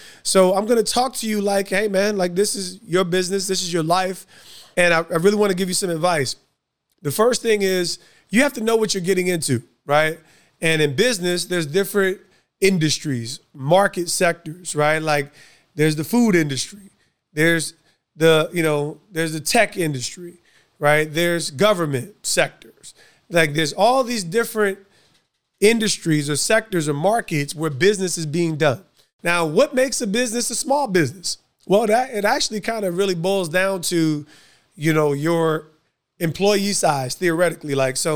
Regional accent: New Jersey, United States; Now, I'm from Jersey. I love pizza and bagels, okay? We got some banging pizza and bagels, sandwiches.

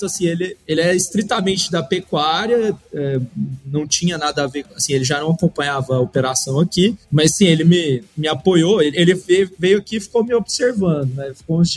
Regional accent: São Paulo, Brazil; born there; eu nasci, morei, assim, nasci em São Paulo, mas morei na fazenda criança, né, e gostava muito de fazenda.

